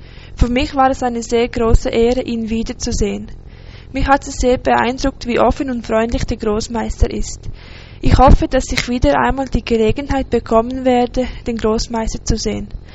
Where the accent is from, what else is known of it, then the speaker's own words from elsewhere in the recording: Basel, Basel-Stadt, Switzerland; ich komme von Basel aus der Schweiz.